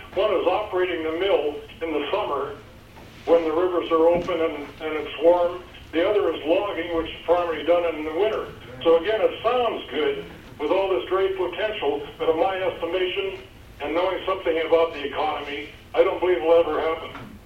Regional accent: Fairbanks, Alaska, United States; born there; I was born in Fairbanks.

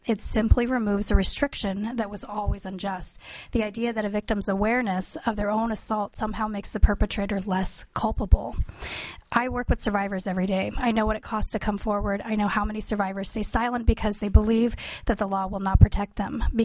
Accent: Chitina, Alaska, United States; now in Juneau, United States; I'm a resident here in Juneau. my family's from Agegeg Village. I was raised in Chitna. I've been living here in Juneau for 13 years now.

